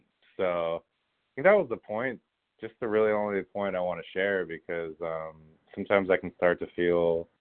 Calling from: Los Angeles, California, United States; I'm calling from Los Angeles.

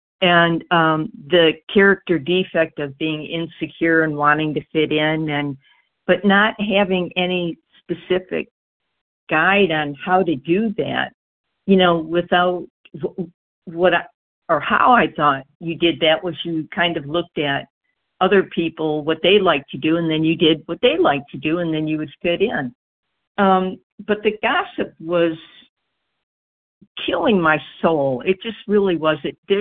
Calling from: Georgia, United States; Oh, my God. Hard question here. Georgia.

